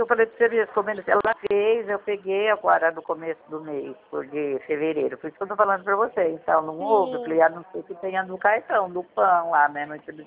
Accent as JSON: {"language": "Portuguese", "town": "Dracena", "region": "São Paulo", "country": "Brazil", "said": "Eu sou de Dracena."}